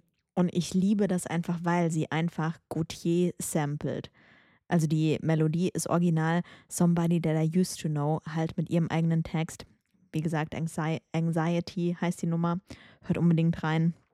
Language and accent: German; Saarland, Germany; ich komme ja aus dem Saarland, die kommen auch aus dem Saarland.